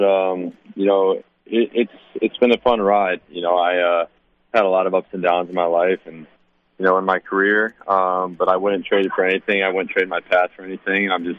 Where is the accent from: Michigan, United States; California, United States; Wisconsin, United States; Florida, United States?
Wisconsin, United States; Onalaska; also born or lived in Decatur, Illinois; I was born in Decatur, Illinois, actually. I only lived there till I was like 3 or 4, and then the family and I moved to Onalaska, Wisconsin, where I grew up.